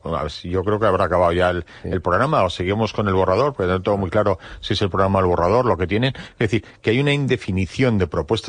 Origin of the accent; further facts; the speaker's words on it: Madrid, Community of Madrid, Spain; a los que somos de Madrid, por ser de Madrid